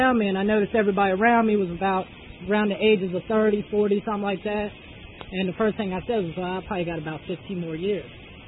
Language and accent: English; Frederick, Maryland, United States; I'm originally from Frederick, Maryland.